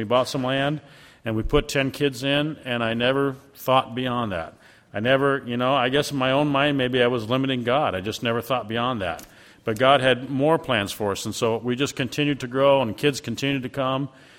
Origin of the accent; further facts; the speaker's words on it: Marshalltown, Iowa, United States; A lot of faces I recognize from Sunday school. I'm from Marshalltown. I'm a landlord there, and I'm also a nurse in Des Moines and in Marshalltown.